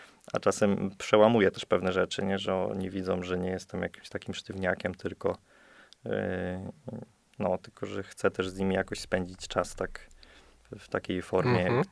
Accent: Greater Poland Voivodeship, Poland; Pochodzę z parafii świętego Benedykta w Chlewie. Moja parafia jest już w województwie łódzkim, chociaż ja tak oryginalnie, moja wioska rodzinna jest jeszcze w Wielkopolsce. Tak na takim skraju województw wielkopolskiego i łódzkiego.

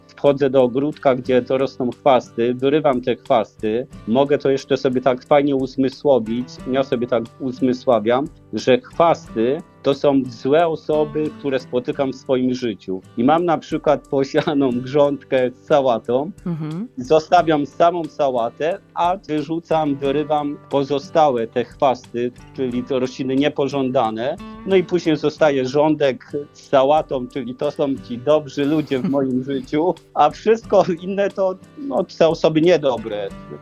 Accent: Tłoki Niewielkie, Greater Poland Voivodeship, Poland; Wychowałem się w Tłoki Niewielkiej koło Kalisza

